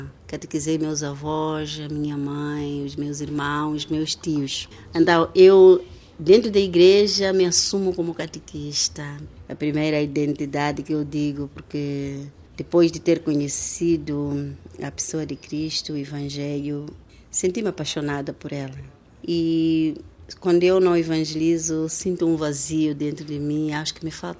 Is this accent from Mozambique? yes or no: yes; Tete, Mozambique; sou natural de Moçambique, na província de Tete. Sou cristã desde 1956.